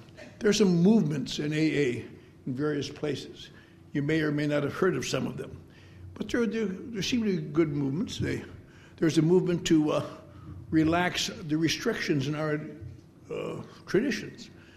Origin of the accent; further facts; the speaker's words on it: Eau Claire, Wisconsin, United States; born there; When I was born in Eau Claire, there still was no answer for people like us.